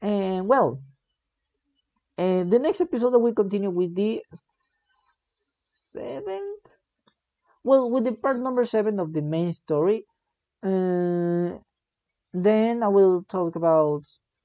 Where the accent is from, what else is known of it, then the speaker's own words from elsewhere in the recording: Mexico; English is a second language; this is not my best English. This is not the best English that you will hear because I'm from Mexico. Soy mexicano.